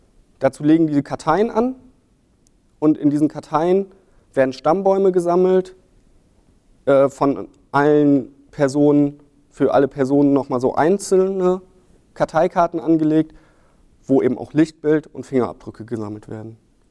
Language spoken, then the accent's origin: German; North Rhine-Westphalia, Germany; Also ich habe da einen Fall aus der Gegend, wo ich herkomme, bei Hamm.